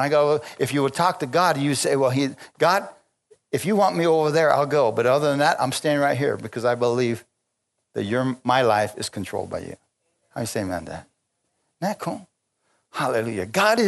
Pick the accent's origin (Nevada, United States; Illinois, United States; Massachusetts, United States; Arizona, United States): Arizona, United States; Bisbee; Naco, Bisbee? Yeah, Bisbee too. Naco, yeah, I'm from Bisbee.